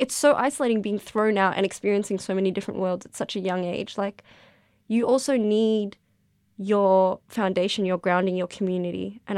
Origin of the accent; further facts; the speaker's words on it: Carlton, Victoria, Australia; also born or lived in Sudan; So I moved to Australia in 2002, and I was born in Sudan. And not a lot of people know this about me, no. And we first came and got moved to Altona, I think. That lasted for like a month or two, and then we got moved to Carlton